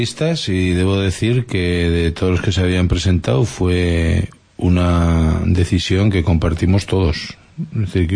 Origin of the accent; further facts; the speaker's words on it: Pamplona, Navarre, Spain; Y ya lo digo como rojillo, como navarro, como pamplonés.